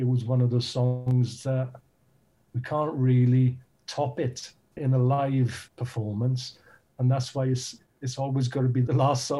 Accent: Wales, United Kingdom; for me, those classics still got fond memories of them growing up in Wales.

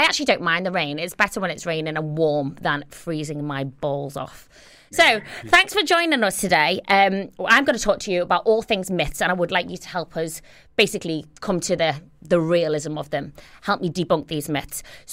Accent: Liverpool, North West England, United Kingdom; I'm from Liverpool, by the way.

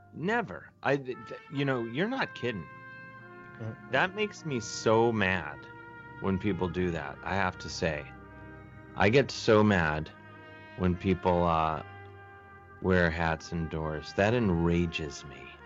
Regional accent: University Heights, Ohio, United States; Beechwood, right by where I grew up. I grew up in University Heights, let me be clear.

